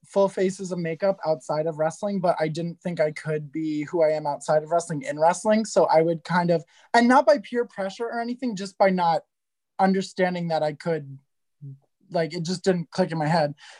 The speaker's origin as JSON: {"language": "English", "country": "Canada", "said": "I'm Canadian."}